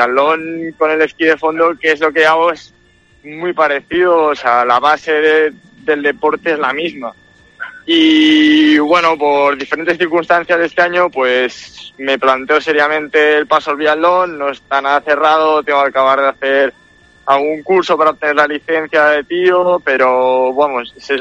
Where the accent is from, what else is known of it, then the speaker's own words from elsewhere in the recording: Catalonia, Spain; also born or lived in Las Palmas; nací en Las Palmas y con cosa de 2 años me subí a un pueblecito ahí cerca de Andorra, en Cataluña